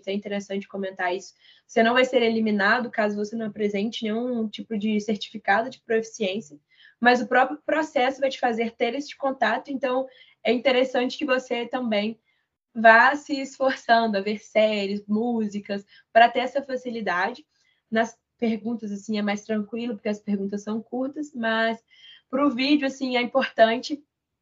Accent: Brazil; então entender que eu sou brasileira

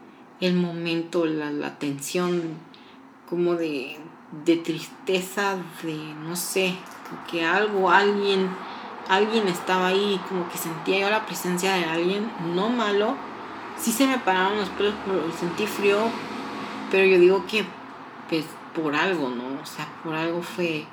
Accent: Morelos, Mexico; son del estado de Morelos. Yo soy de Morelos. De ahí soy.

